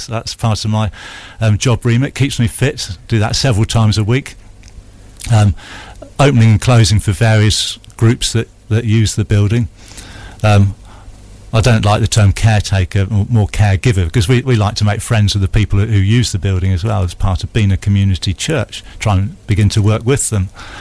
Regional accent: Freshwater, South East England, United Kingdom; I was brought up in Freshwater, and the sense of community there was huge.

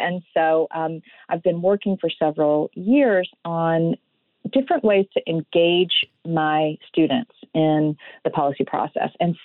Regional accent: Georgia, United States; I am originally from Georgia, a small town in South Georgia, and I went to college at the College of Charleston in South Carolina.

